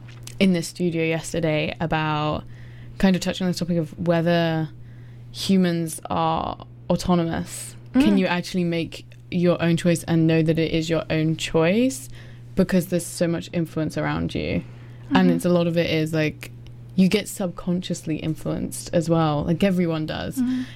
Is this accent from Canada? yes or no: no; England, United Kingdom; So I'm from England, and in case you couldn't tell by the accent.